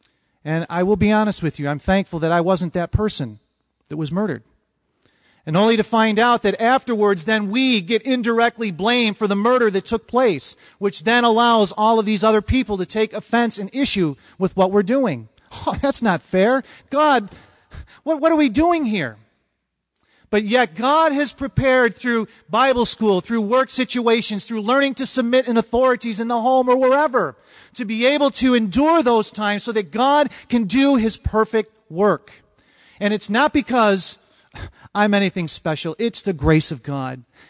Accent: Ireland; I'm an Irishman.

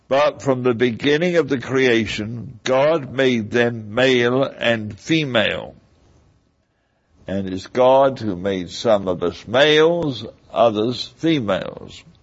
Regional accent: England, United Kingdom; now in United States; For example, I come from England. And we drive on the left-hand side of the road.

